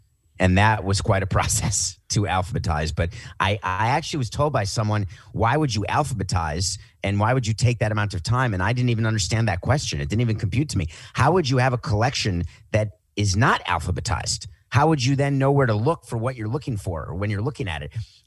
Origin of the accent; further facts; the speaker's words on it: New York, United States; as a Yankee fan, as a New Yorker, when I think New York Yankees, the first name is not Babe Ruth.